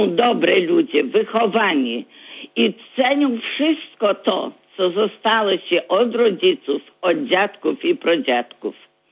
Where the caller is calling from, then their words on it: Grodno, Grodno Region, Belarus; dzwonię z Grodna, Białoruś.